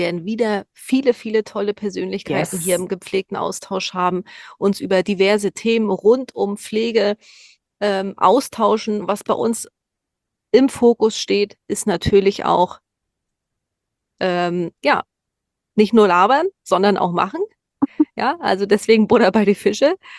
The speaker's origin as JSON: {"language": "German", "town": "Rostock", "region": "Mecklenburg-Vorpommern", "country": "Germany", "said": "Also ich komme ja hier aus Rostock, aus dem Norden, ganz nah hier ostseemäßig und so."}